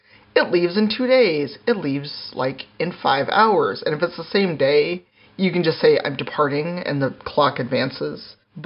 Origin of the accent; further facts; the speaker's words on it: United States; But it could also be a cultural issue of what they see as strong is not what I, as an American black woman, would see as a strong character.